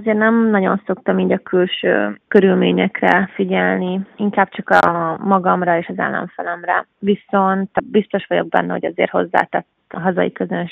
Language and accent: Hungarian; Hungary